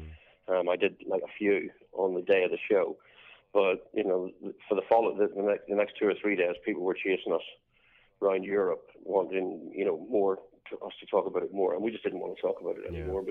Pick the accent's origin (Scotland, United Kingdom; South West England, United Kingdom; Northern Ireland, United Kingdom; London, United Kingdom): Northern Ireland, United Kingdom; Belfast; growing up in Belfast, one of the sort of the things that I was denied was bands coming to play.